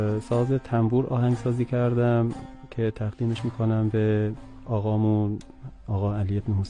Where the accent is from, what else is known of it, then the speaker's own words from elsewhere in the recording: Iran; ما اهل ایران هستیم